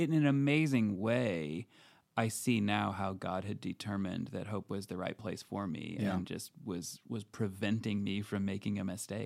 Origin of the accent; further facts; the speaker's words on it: Portage, Michigan, United States; So I grew up in Portage, Michigan, which is just south of Kalamazoo.